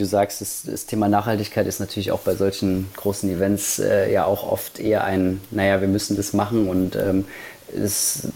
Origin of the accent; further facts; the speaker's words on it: Halberstadt, Saxony-Anhalt, Germany; also ich komme aus Halberstadt, das ist eine kleine Stadt in Sachsen-Anhalt